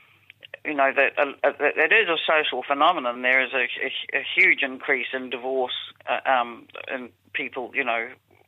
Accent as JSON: {"language": "English", "region": "Auckland", "country": "New Zealand", "tie": "born or raised there", "also_born_or_lived": "Christchurch", "said": "I was born and raised in Auckland, but I ran off down to Christchurch, and I did my undergraduate degree at Canterbury. And so that was 1979, 80, 81"}